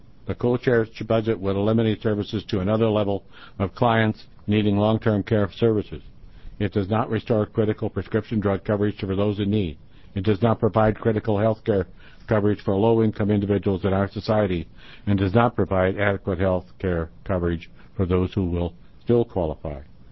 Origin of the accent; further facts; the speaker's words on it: Newport, Oregon, United States; from Newport, Oregon